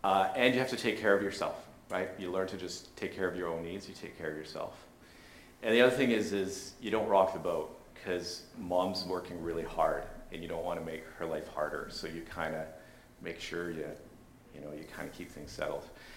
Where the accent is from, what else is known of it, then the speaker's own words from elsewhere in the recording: Montreal, Quebec, Canada; So anyways, we succeeded in sneaking our animals to Montreal. My growing up in Montreal